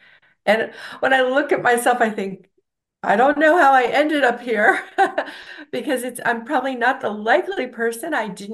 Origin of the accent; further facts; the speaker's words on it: Maryland, United States; also born or lived in Virginia; now in Florida, United States; Well, I grew up in Maryland and Virginia for my early childhood